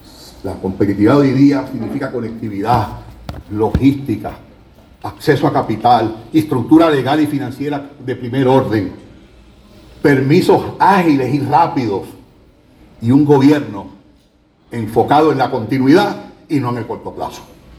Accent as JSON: {"language": "Spanish", "country": "Puerto Rico", "said": "que todos queremos y que todos aspiramos como puertorriqueños"}